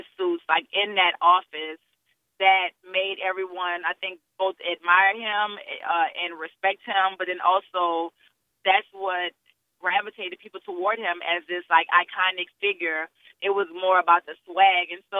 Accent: New Orleans, Louisiana, United States; I mean, I'm from New Orleans, Louisiana, Les Montagnes Roulées, and, you know, as a woman from the South

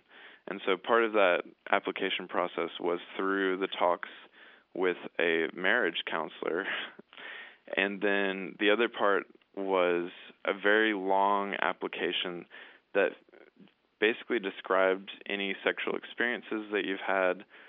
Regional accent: the South, United States; one of the things about growing up in the South and hearing all of the bigotry, you know, your whole life

